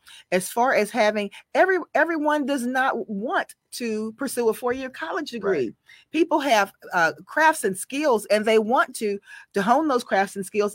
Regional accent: Louisiana, United States; I'm from Louisiana.

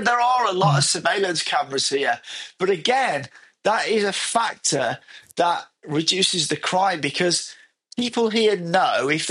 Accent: England, United Kingdom; now in China; And actually, when they know I'm English, they want to practice their English with me.

